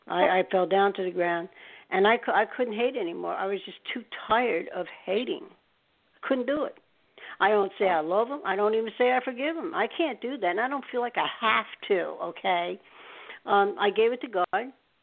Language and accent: English; Staten Island, New York, United States; This is in Staten Island, New York. I used to live in New York. I'm from New York.